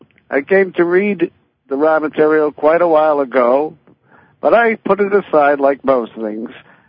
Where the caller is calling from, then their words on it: Massachusetts, United States; I'm calling from Massachusetts.